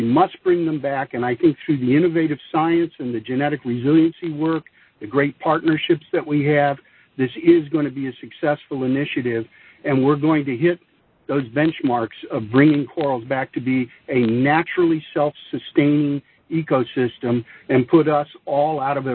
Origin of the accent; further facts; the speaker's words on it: Key West, Florida, United States; I was born in Florida, and I lived in Key West as a little boy.